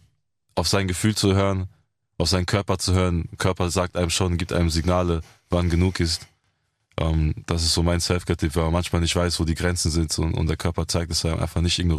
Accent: Speyer, Rhineland-Palatinate, Germany; Ja, ich bin in Speyer aufgewachsen

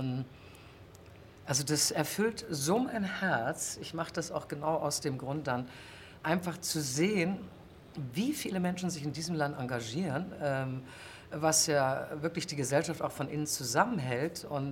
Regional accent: Germany; Ich bin ja auch in der DDR groß geworden

